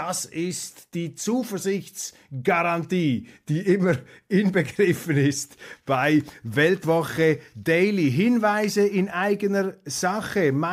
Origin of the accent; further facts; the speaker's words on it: Switzerland; als Schweizer hier, ich rede als helvetischer Außenbeobachter